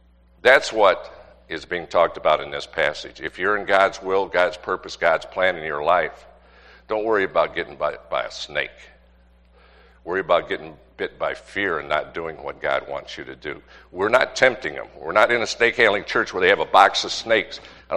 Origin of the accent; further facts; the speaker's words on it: the South, United States; Now, believe it or not, I'm an old country boy. As a kid, I grew up in the South.